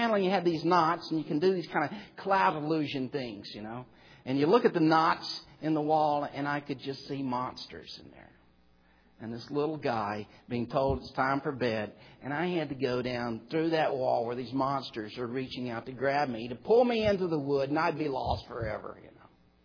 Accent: Arkansas, United States; When I was young, growing up in South Arkansas, I was the youngest, three older sisters, that was tough.

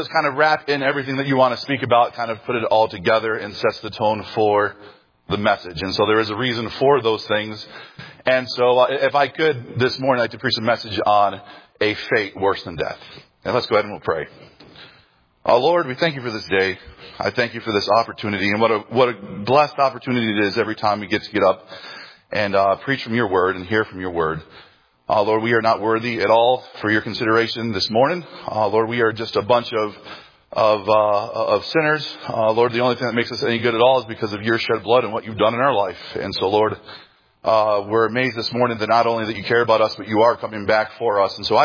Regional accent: Kansas, United States; Hey, I'm from Kansas. I'm allowed to do that.

